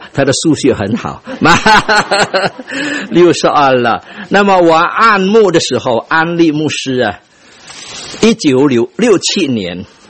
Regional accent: Indonesia; 我不是从台湾来的，我是在印尼出生的，不过那个时候有华校。由华校就念完高中

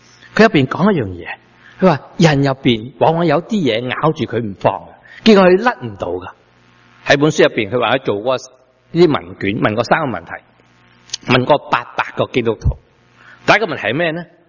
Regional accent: Guangdong, China; 我们广东人呢、我们讲法比较近的言文

